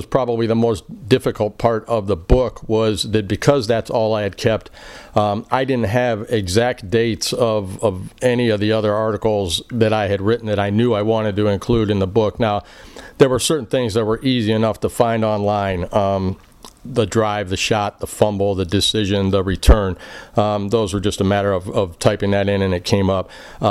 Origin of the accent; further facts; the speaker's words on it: Akron, Ohio, United States; I did not know where Medina was at the time growing up in Akron.